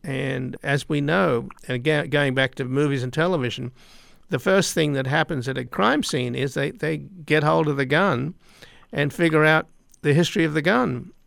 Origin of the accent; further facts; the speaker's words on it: Australia; I grew up in Australia